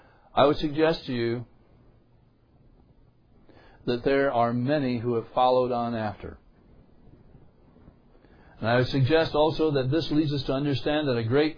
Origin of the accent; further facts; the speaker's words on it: New York, United States; struck me because Auburn is the county seat for the county that I grew up in. It's about 25 miles from my hometown.